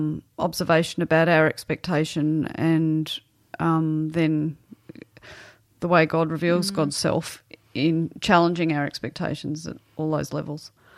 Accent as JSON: {"language": "English", "country": "Australia", "said": "while it is not, as an Australian, a language you take to easily"}